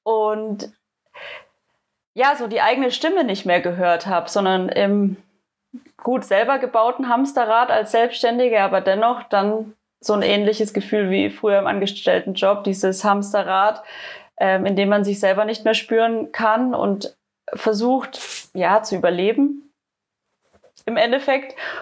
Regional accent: Rothenburg, Germany; ich komme aus Rothenburg und ich komme aus der kreativen Ecke.

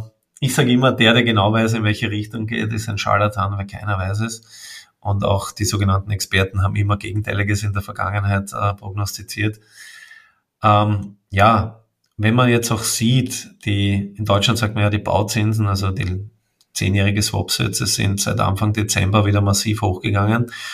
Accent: Austria; Bei uns in Österreich

